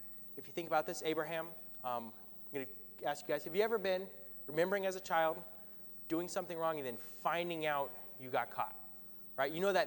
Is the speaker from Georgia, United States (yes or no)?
yes; Georgia, United States; I grew up speaking extremely fast. I'm from Georgia where everyone speaks very slowly.